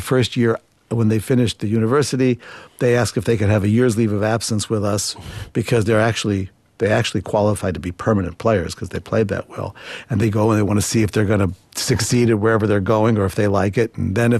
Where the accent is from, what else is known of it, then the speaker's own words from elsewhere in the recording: United States; because I'm an American musician, American trained